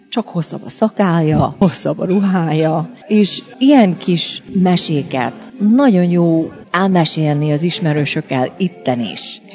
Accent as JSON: {"language": "Hungarian", "town": "Cleveland", "region": "Ohio", "country": "United States", "tie": "born or raised there", "said": "itt nőttem fel, itt tanultam magyarul, itt tanultam táncolni, csárdás. Itt vannak a szüleimek"}